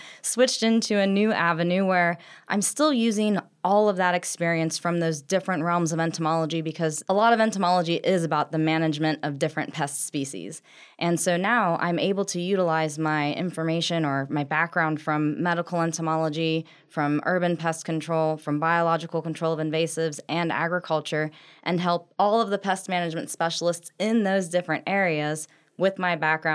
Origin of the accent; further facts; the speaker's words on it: Indiana, United States; So I grew up in Indiana, and from there, I started my education at Purdue University in entomology